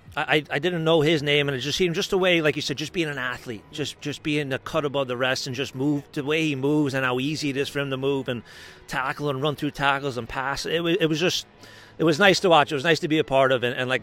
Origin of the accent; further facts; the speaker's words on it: New York, United States; growing up in New York and going watching Mayo, being a fan of Mayo and watching all the games, I always took up Gaelic pretty naturally.